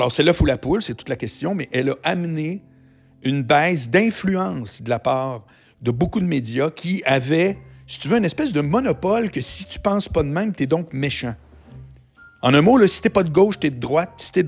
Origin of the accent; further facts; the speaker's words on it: Charlesbourg, Quebec, Canada; Moi, je viens de Charlebourg, là. J'aurais pu passer ma vie parlant français, là. Pas un mot d'anglais